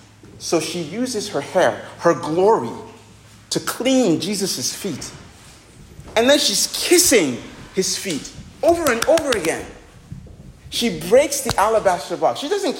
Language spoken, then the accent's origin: English; Nigeria; I'm a Nigerian. I totally get that.